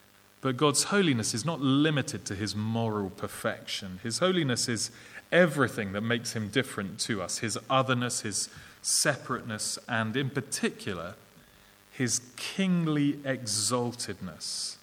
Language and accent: English; England, United Kingdom; accent: English; And I know it doesn't sound quite as impressive in my English accent as it does when Ian says it in his lovely Scottish accent.